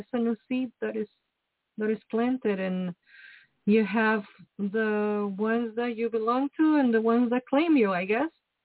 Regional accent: Mexico; English is a second language; now in United States; like me, I came from Mexico and I'm leaving no roots on this world.

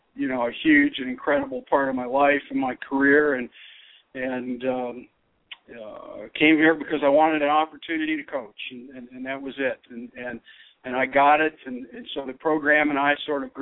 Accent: Rockford, Illinois, United States; I grew up in Rockford, Illinois, about an hour west of Chicago, good sized city, the second largest city in Illinois behind Chicago

